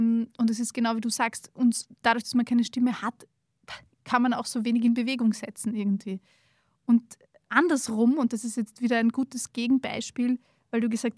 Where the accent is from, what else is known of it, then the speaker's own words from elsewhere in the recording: Austria; wenn ich das als Österreicher lese, denke ich mir, ja, das passt schon